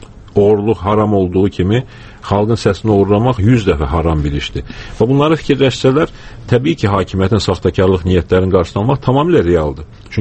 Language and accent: Azerbaijani; Kvemo Kartli, Georgia; biz Borçalıya yalnız öz doğma diyarımıza gedə bilərik sadəcə.